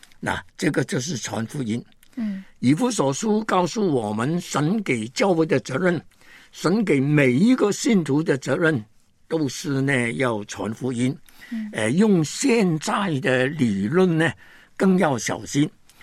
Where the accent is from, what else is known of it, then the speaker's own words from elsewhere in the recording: China; 特别呢，我们中国人呢，看见特别是美国啊，对中国、对香港都有很多的压力。